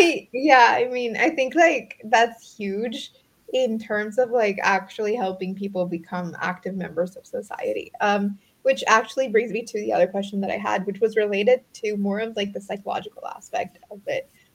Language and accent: English; El Salvador; So I'm from El Salvador, and like you would be surprised at how big soccer is in like a lot of parts of the world. Like I grew up and my family